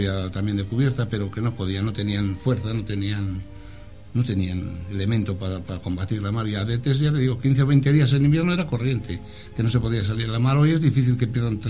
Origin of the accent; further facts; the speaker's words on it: Laredo, Cantabria, Spain; born there; Yo nací en La Rayusera, que será la calle más típica de Laredo.